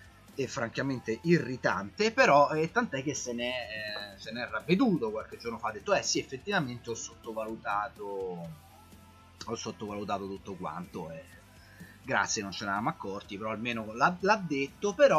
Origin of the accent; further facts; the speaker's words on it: Rome, Lazio, Italy; io sono romano e quando noi romani pensiamo ai bergamaschi